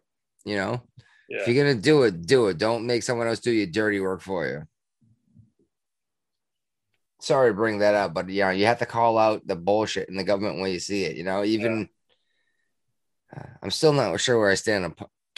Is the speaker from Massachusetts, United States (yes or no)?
yes; Massachusetts, United States; I grew up in Massachusetts, but yes, I know exactly what you're talking about.